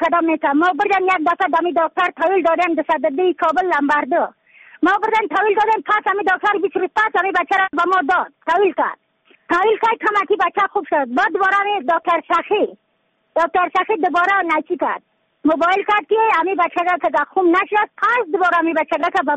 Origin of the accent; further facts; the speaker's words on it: Badakhshan, Afghanistan; از بدخشان هستم، مرکز بدخشان،